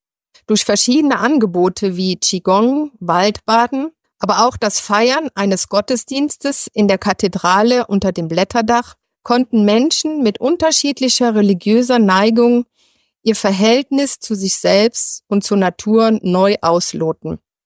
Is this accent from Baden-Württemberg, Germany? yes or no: no; Arnoldsweiler, North Rhine-Westphalia, Germany; also born or lived in Eifel; ich komme gebürtig aus der Eifel und bin am Rande des rheinischen Braunkohlereviers aufgewachsen. In der Nähe von Düren gibt es einen Ort, der heißt Arnoldsweiler.